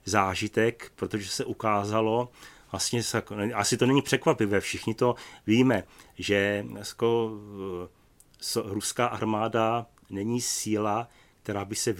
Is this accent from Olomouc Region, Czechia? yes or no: yes; Olomouc, Olomouc Region, Czechia; já jsem vyrůstal v Olomouci, stále tam ještě žiju, a to bylo město, kde byla jako mimořádně velká koncentrace sovětských vojsk.